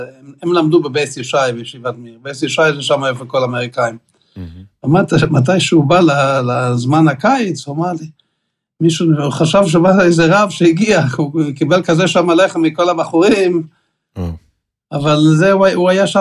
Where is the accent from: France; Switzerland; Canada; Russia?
Canada; אנחנו באים מקנדה, כן?